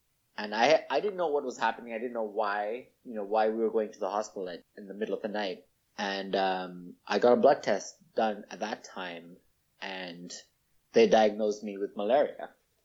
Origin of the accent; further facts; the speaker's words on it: Nairobi, Kenya; now in Gainesville, United States; I grew up in Nairobi, Kenya. Right now, I'm a graduate student at the University of Florida, Gainesville.